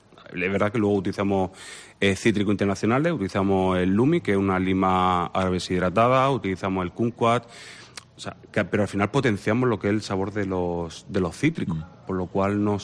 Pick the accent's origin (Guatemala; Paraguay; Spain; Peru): Spain; Region of Murcia; me gusta mucho la naranja, igual que todos los cítricos, como buen murciano.